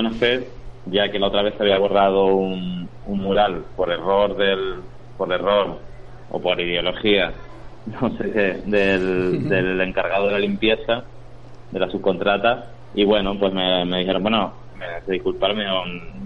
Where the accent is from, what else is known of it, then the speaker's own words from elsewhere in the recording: Canary Islands, Spain; No, yo soy de Tenerife.